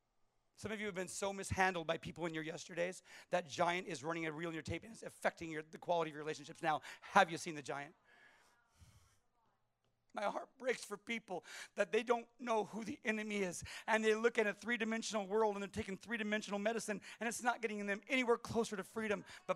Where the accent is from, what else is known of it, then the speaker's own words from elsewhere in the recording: California, United States; Because I was from California.